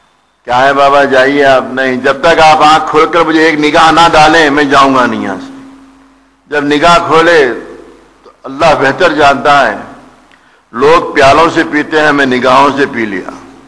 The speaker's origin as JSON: {"language": "Urdu", "town": "Hyderabad", "region": "Telangana", "country": "India", "tie": "born there", "said": "ابتدا جب میری شروع ہوئی تو حیدرآباد دکنز میں جب میں پیدا ہوا وہاں کے مشائخین نظام کے گھرانے میں میری جو ہے پیدائش ہوئی."}